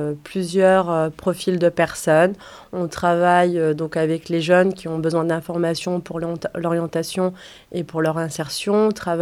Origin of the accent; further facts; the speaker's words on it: Villefranche-sur-Saône, Auvergne-Rhône-Alpes, France; Je suis caladoise et j'ai grandi à Belleroche